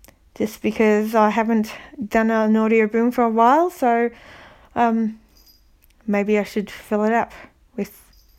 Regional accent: Melbourne, Victoria, Australia; I'm 37 from Melbourne, Australia.

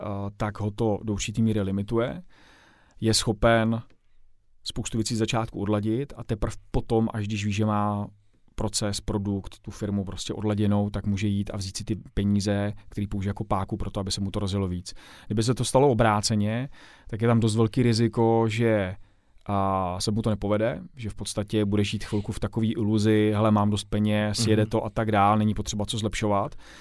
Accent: Pardubice, Pardubice Region, Czechia; Tím, že to stavím v Pardubicích, v mém rodném městě, kde funguju, podnikám, žiju, kde moje děti chodí do školy.

